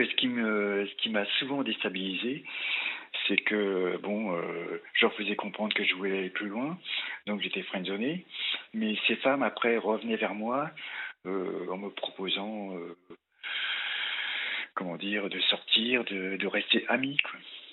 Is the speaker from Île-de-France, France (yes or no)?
no; Rouen, Normandy, France; À 60 ans, j'ai encore des amis que j'avais en Normandie, parce que je suis aussi originaire de Normandie. Oui, de Rouen. De la Baie-de-Landelle, exactement, entre Lyon-Saint-Forêt et Fleury-sur-Andelle.